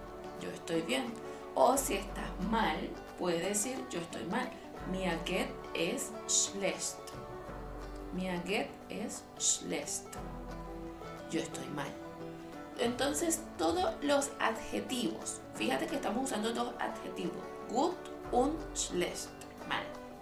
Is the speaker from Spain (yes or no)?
no; Venezuela; yo soy venezolana y cuando en mi país yo veía a alguien